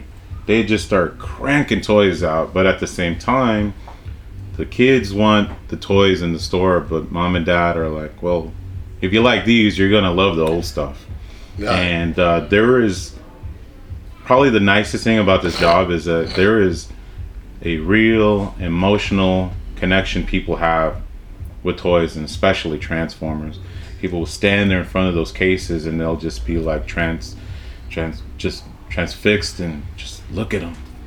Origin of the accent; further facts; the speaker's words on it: United States; yeah, being an American kid in 1983